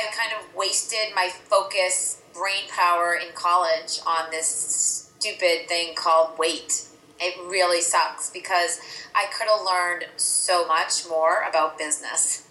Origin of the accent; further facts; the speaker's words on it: Andover, Massachusetts, United States; We grew up in Andover, Massachusetts, which was, you know, a very well-off community.